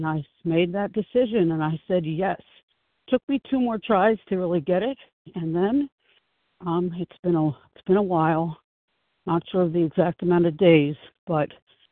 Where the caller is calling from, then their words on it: Passaic, New Jersey, United States; I am calling from Passaic, New Jersey.